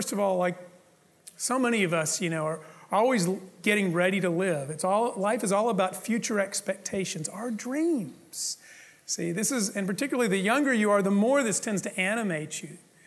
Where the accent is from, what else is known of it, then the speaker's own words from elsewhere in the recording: United States; That's who we are. We're Americans.